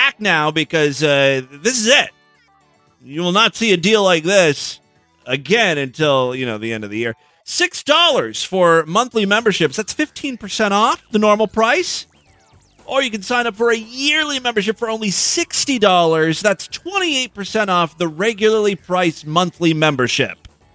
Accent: Ohio, United States; I don't mean to be rude, but I grew up in Northeast Ohio. We have lots of Amish people, or Mennonites or something.

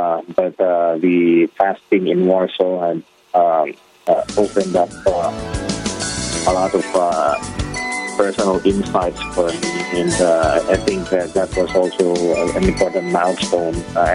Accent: Philippines; since I'm from the Philippines, we like warm food.

